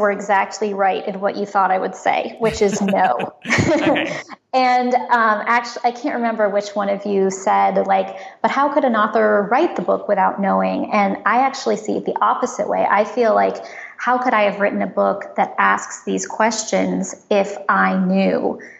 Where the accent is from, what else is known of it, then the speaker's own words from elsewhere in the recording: San Francisco, California, United States; But I will say that, so I grew up in San Francisco